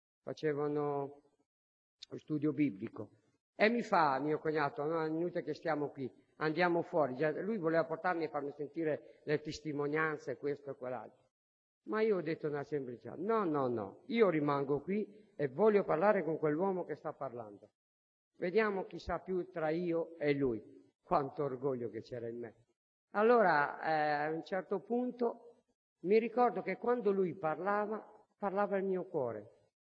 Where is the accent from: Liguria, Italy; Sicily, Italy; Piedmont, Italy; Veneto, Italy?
Veneto, Italy; Verona; sono un sinto, un zigano che vengo da Verona.